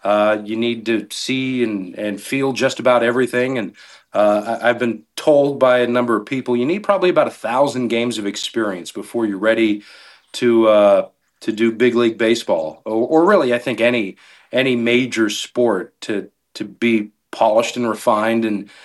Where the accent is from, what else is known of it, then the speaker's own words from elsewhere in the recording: Pittsburgh, Pennsylvania, United States; But, you know, growing up in Pittsburgh, obviously, being a big fan of the Pirates, you always dream of potentially one day doing Pirates baseball